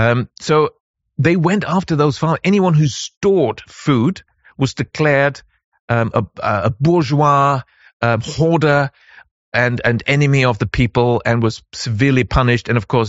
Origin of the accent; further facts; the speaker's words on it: Bavaria, Germany; English is a second language; And I know from growing up in Bavaria, you know, when the harvest comes, that's when the schoolboys and schoolgirls and students getting asked, can you please help the farmers?